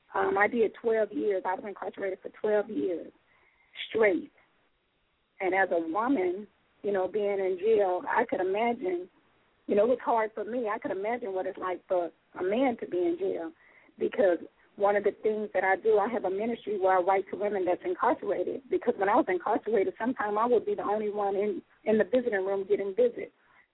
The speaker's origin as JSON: {"language": "English", "town": "Hattiesburg", "region": "Mississippi", "country": "United States", "tie": "born or raised there", "also_born_or_lived": "California", "said": "So I was raised in Hattiesburg and California, and I would go back and forth up into the 10th grade."}